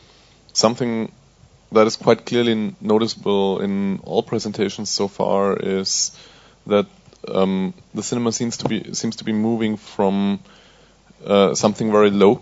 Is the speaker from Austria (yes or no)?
yes; Austria; I'm from Austria